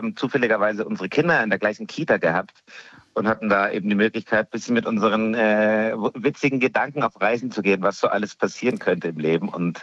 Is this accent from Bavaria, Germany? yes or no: yes; Puchheim, Bavaria, Germany; so provinziell ist es ja auch nicht, wo ich aufgewachsen bin. Das ist Puchheim, das ist so eine Satellitengemeinde vor München. Also wir hatten schon Ampeln und Fernverkehr und mehr Autos als Kühe.